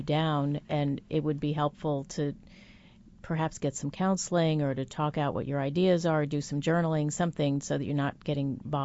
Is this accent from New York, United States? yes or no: yes; New York, United States; I have relatives who live in New York. I grew up in New York.